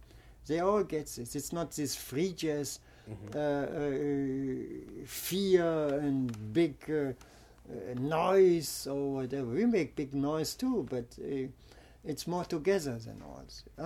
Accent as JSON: {"language": "English", "town": "Göttingen", "region": "Lower Saxony", "country": "Germany", "tie": "born or raised there", "second_language": "English", "lives_now": "Berlin, Germany", "said": "I'm living now in Berlin also, you know. I'm still in Göttingen, that's my hometown."}